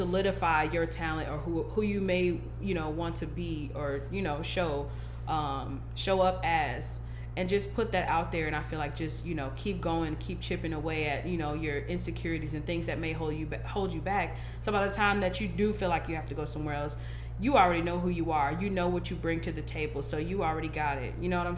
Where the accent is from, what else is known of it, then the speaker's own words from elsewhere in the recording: Madison, Wisconsin, United States; I really enjoyed myself. I don't have much bad to say about Madison. This is, like, what I know.